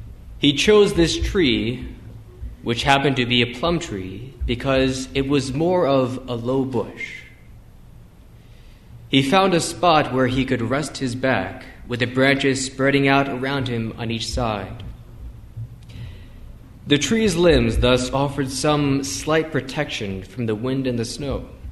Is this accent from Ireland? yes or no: yes; Ireland; I am going to prove to you that I am Irish